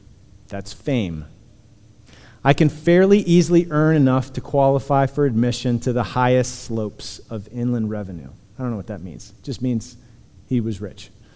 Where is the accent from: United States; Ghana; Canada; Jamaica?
United States; Punxsutawney, Pennsylvania; I come from Punxsutawney. So, love my people, okay?